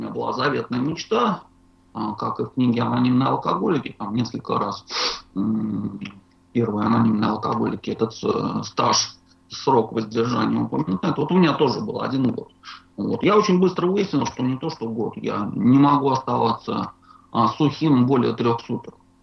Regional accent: Samara, Samara Oblast, Russia; как уже ведущая сказала, я из Самары.

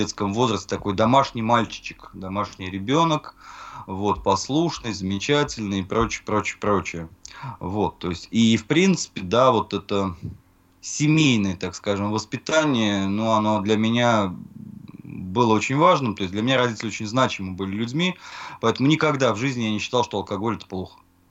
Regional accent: Samara, Samara Oblast, Russia; born there; Я родился в Советском Союзе, в городе Куйбышев. Мне на сегодняшний день 39 полных лет.

